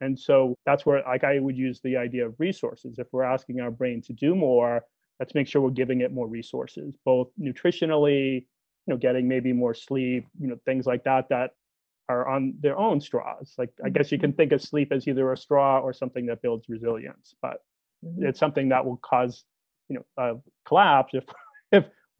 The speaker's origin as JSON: {"language": "English", "region": "New England", "country": "United States", "tie": "born or raised there", "said": "I grew up in New England, right, on a beach."}